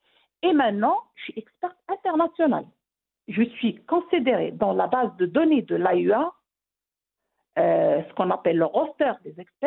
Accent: Morocco; Je suis fière de moi en tant que Marocaine.

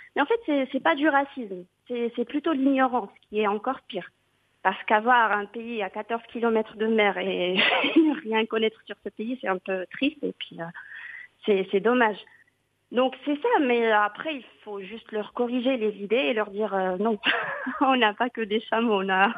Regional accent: Morocco; Après, c'est ce que je disais avant, je suis marocaine.

